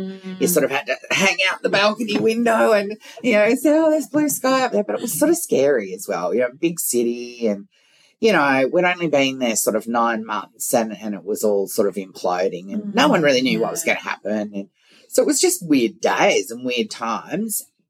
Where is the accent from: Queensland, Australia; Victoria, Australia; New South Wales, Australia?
New South Wales, Australia; Sydney; also born or lived in Middle East; And actually just prior to COVID, we decided to move back to Australia, but I'm from Sydney.